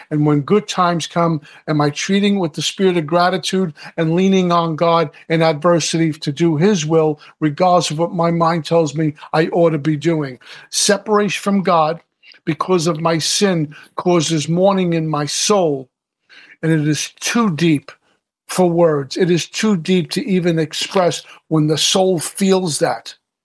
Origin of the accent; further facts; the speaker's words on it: Brooklyn, New York, United States; So I'm a kid from Brooklyn with no college education.